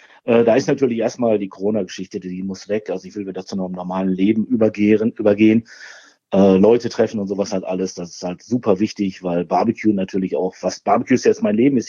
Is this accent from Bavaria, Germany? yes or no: no; Bochum, North Rhine-Westphalia, Germany; ich komme aus Bochum. Ich bin auch gebürtiger Bochumer und Ruhrpottler mit ganzem Herzen. Und ich lebe auch weiterhin in Bochum und ich möchte auch gerne hier leben bleiben. Ich bin 48 Jahre alt